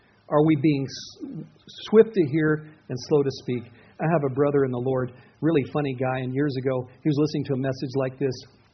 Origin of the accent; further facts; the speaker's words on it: Ireland; I'm Irish. That's why I picked that.